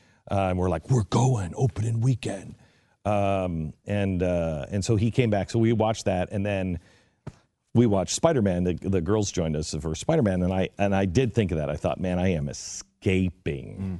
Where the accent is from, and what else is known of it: Mountain West, United States